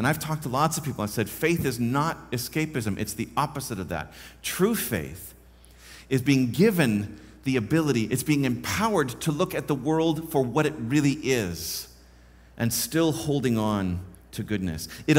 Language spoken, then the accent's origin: English; Vancouver, British Columbia, Canada; also born or lived in Ontario / Toronto; Like in Vancouver, if I'm lost, and I'm not because I grew up in Vancouver, but I always knew, look north, that's the mountains.